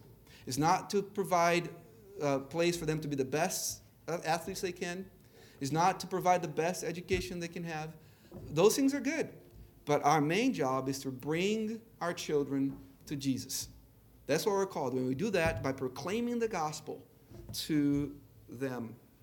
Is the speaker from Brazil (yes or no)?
yes; Brazil; accent: Brazilian; English is a second language; You can enjoy my Brazilian accent as I misread words to you here today.